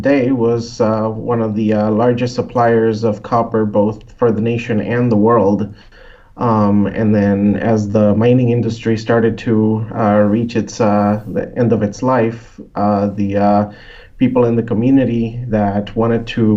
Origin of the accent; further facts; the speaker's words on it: Puerto Rico; moved away as an adult; now in Michigan, United States; I was born and raised in Puerto Rico. I left the Caribbean to come to the north side of Michigan in the UP to go to Michigan Technological University